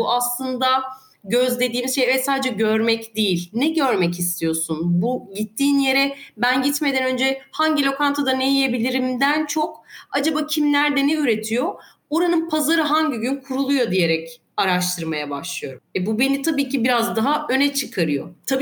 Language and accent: Turkish; Cappadocia, Turkey; Ya burası bizim memleketimiz. Her sene gidiyoruz. Çocukluğumuz burada geçti.